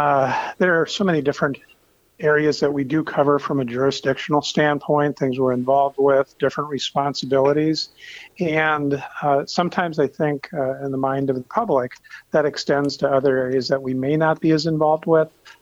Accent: Fargo, North Dakota, United States; born there; Well, I think my background is it's been described as very North Dakotan. I was born in Fargo.

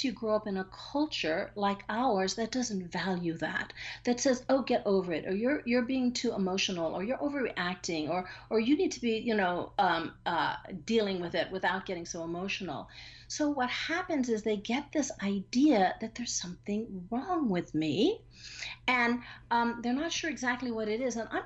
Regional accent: Guam; because we grew up on Guam in the 50s and 60s

